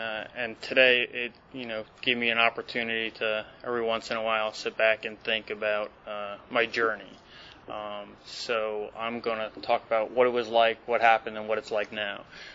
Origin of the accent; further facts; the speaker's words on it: New York, United States; I'm the oldest of six kids, Irish Catholic family, if you wouldn't guess by the six. I grew up mainly in New York.